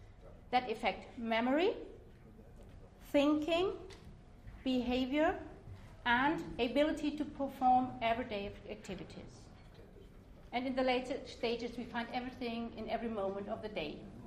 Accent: Germany; English is a second language; I'm coming from Germany

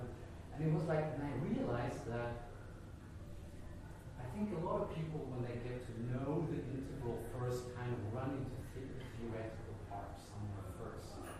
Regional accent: Sweden; now in Germany; I'm born, I grew up in Sweden, live in Germany for pretty much half of my life right now.

